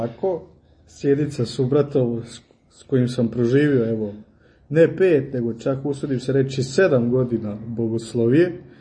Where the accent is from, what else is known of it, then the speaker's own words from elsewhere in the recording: Đakovo, Osijek-Baranja County, Croatia; kako si rekao, inače Slavonac, dolazim iz Osijeka, rođen u Osijeku, odgajan u Đakovu, kršten i krizman u Đakovu. Volim reći za sebe da sam Đakovčanin, ali evo, Osijek i Đakovo su mi jednako dva najdraža grada